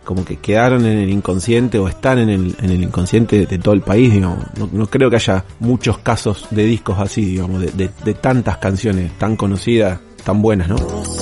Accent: Rosario, Santa Fe, Argentina; soy músico de Rosario.

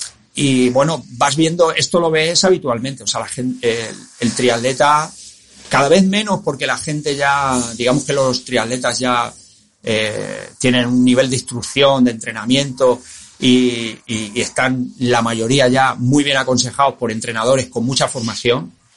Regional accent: Talavera de la Reina, Castilla-La Mancha, Spain; A mí en Talavera, en mi pueblo, me llamaban

